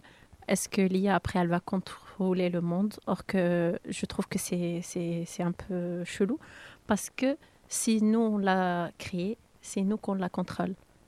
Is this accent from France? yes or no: no; Tunisia; Je viens de la Tunisie.